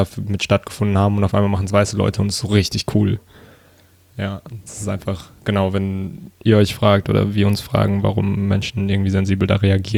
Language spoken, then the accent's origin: German; Germany; Und aufgewachsen hier in Deutschland